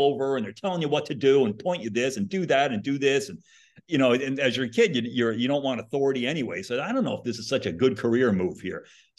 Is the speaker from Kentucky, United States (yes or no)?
no; Connecticut, United States; And like I said, I grew up in Connecticut